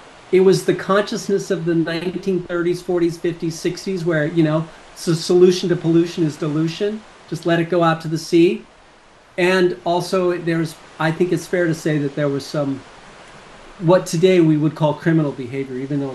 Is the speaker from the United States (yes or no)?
yes; Colorado, United States; And growing up in Colorado.